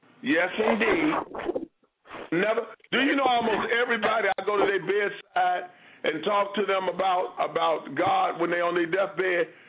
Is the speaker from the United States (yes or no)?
yes; Chicago, Illinois, United States; I was born and raised in Chicago, and homie don't play that in Chicago.